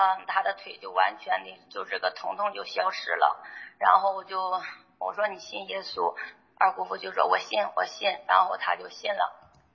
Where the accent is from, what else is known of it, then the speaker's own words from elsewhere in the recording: Shenyang, Liaoning, China; also born or lived in Shandong; 我家吧是辽宁沈阳的，但是我出生在山东了，我十年没去山东了，因为我的亲属全在山东